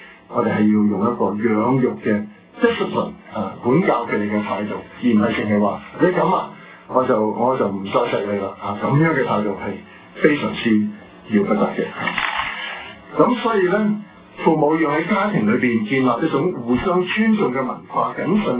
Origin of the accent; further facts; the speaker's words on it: China; 有時我哋中國人咧唔明白嘲笑嗰種嘅殺傷力。